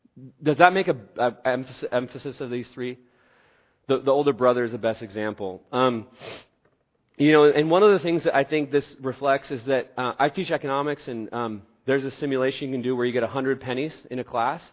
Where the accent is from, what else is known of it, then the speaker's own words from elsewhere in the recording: Oregon, United States; we're from Oregon, so we see a tree